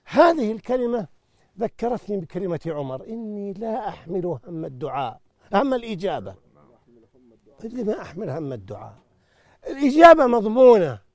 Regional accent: Najd, Saudi Arabia; وكان بعض القرى عندنا في نجد

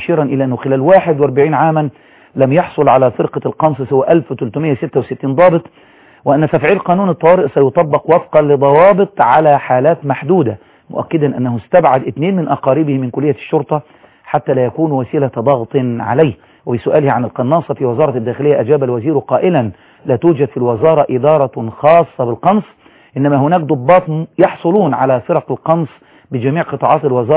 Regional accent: Egypt; احنا عندنا في مصر

